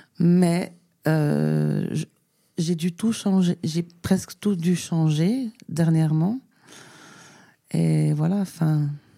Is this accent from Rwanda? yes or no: no; Switzerland; J'habite à Sion. Je viens de Suisse. Non, mais parce que bon, j'ai voyagé entre cantons. Mais je suis revenue ici dans le canton du Valais il n'y a pas très très longtemps, il y a 2 ans et demi.